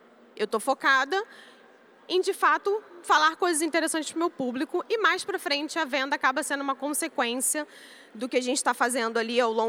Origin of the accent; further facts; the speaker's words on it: Brazil; eu sou brasileira, acho que não dá para perceber.